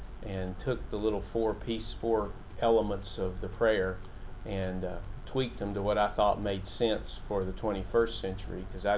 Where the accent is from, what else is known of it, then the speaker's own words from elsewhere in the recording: Nashville, Tennessee, United States; But I grew up in the Church of Christ here in Nashville, born and raised.